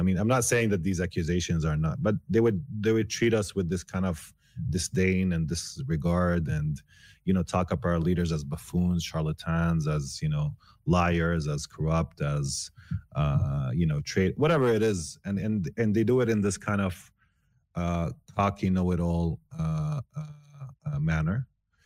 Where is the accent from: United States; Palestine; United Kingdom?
Palestine; Well, I mean, when we were growing up in Palestine